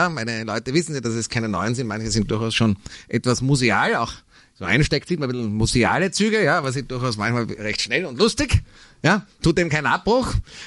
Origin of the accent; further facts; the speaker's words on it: Austria; Dann bin ich zur Bank gegangen und habe gefragt, ob sie das mir finanzieren als Österreicher.